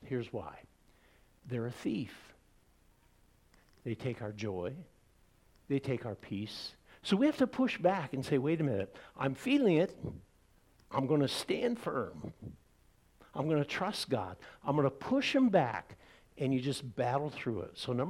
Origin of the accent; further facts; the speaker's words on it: Iowa, United States; I grew up in Iowa, and in Iowa, there's a lot of cows.